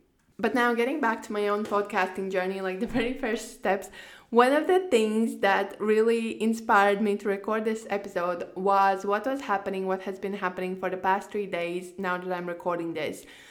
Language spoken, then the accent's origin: English; Latvia; now in Spain; because ultimately, like, I'm in Spain right now. Originally, I'm from Latvia